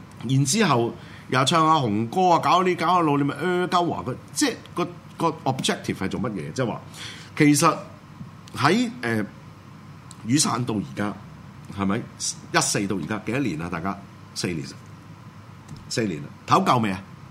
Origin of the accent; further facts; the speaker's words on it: Hong Kong; 呢、這个地方系我哋家乡嚟噶嘛？点解我哋走啊？